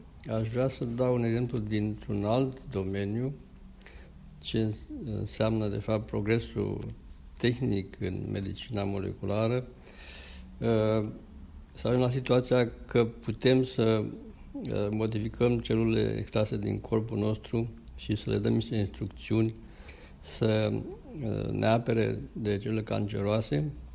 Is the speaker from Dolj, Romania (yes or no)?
yes; Craiova, Dolj, Romania; now in Germany; Da, sunt plecat de 30 de ani. Sunt din Craiova